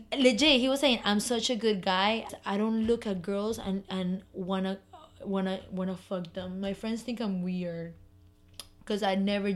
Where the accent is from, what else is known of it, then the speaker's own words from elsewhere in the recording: Miami, Florida, United States; because we are from Miami, okay?